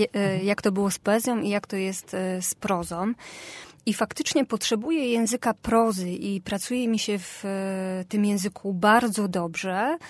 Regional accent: Lesser Poland, Poland; wychowując się w Beskidzie Sądeckim, w małej miejscowości, w sąsiedztwie ubojni, w bardzo takim charakterystycznym, powiedzmy, charakterystycznej, zamkniętej społeczności

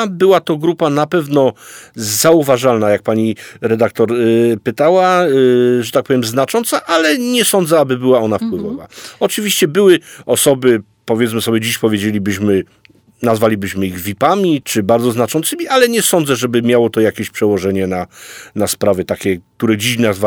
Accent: Myślenice, Lesser Poland, Poland; Można powiedzieć z dziada pradziada, myśleniczanin.

